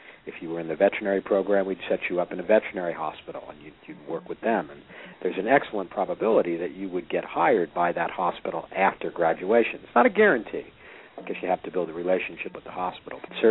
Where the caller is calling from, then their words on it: Pasadena, California, United States; Well, I'm calling from Pasadena, which is north of Los Angeles, California.